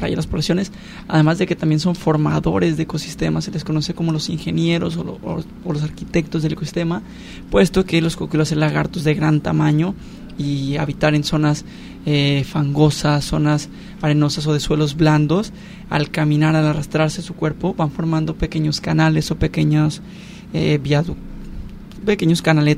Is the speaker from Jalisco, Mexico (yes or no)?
yes; Puerto Vallarta, Jalisco, Mexico; born there; Gente que vivimos en Vallarta, gente que nacimos en Vallarta o nacimos en la Bahía de Banderas